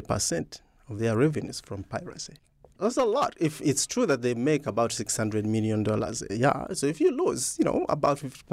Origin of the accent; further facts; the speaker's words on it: Uganda; When I was growing up in Uganda, AIDS was a big issue.